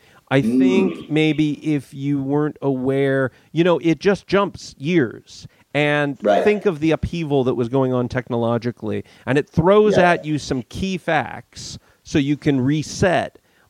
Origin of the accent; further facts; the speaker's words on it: Cupertino, California, United States; Remember, growing up in Cupertino, when I was a kid, I knew Steve Jobs as one of those weird guys around the corner that were working in that garage.